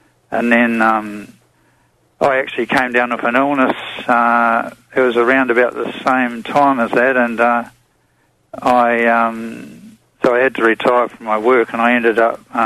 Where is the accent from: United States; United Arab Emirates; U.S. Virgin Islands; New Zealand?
New Zealand; now in Australia; I'm an Australian, well, New Zealander, actually, but I've been living in Australia for about 20-odd years